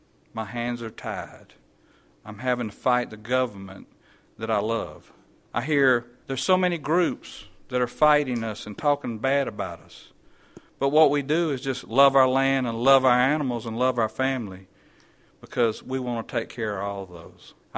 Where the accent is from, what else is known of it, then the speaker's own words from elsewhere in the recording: United States; We are American farmers and ranchers, the people that lead and feed and fuel the world.